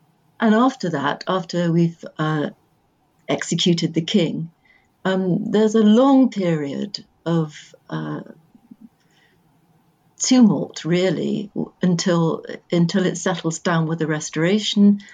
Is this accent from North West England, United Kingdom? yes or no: no; Bristol, South West England, United Kingdom; born there; now in London, United Kingdom; And I was born in Bristol.